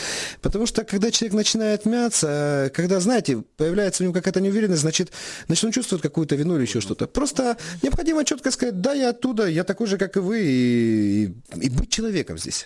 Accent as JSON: {"language": "Ukrainian", "region": "Eastern Ukraine", "country": "Ukraine", "said": "тому що я з Востока"}